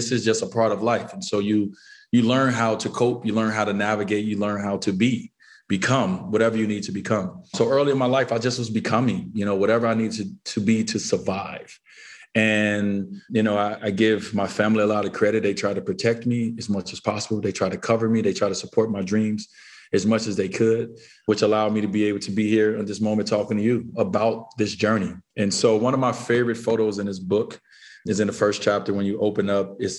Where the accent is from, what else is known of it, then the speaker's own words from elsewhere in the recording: Chicago, Illinois, United States; I grew up there on the South Side of Chicago, you know, just a young kid who, you know, loved his mother.